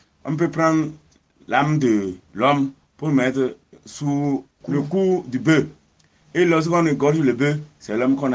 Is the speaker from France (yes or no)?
no; Ouaké, Donga, Benin; Je suis béninois, département de la Donga, commune de Waké, arrondissement de Tchalanga, et en même temps chef du village de Majatone.